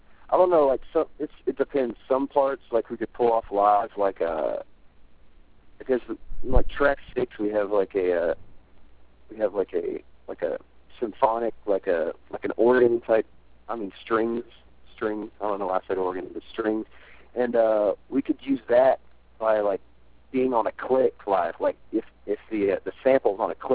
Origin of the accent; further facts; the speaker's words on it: Knoxville, Tennessee, United States; because we're from Knoxville, Tennessee. No label executive is going to come out to fucking bumfuck Tennessee to see a band, you know?